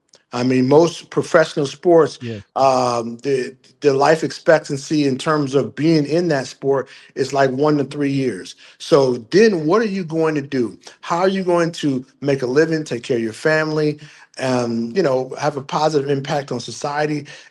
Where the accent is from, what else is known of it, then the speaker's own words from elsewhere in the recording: Baldwin, Michigan, United States; I am originally from Baldwin, Michigan, not too far from Muskegon. I'm not sure if you guys are familiar with that area. Real close to the legendary Idlewild, Michigan, and Baldwin's a great town near and dear to my heart.